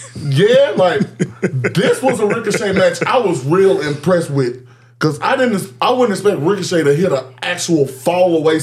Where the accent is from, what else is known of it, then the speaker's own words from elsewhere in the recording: Alabama, United States; Like I said, we're from Alabama. It's cold everywhere outside of here.